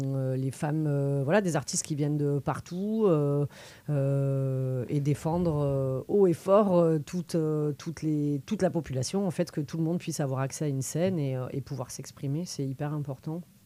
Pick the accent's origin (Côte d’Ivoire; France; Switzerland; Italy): France; Perpignan, Occitanie; moi, je viens de Perpignan, à la base. Et donc, le Sud, hyper macho, très sexiste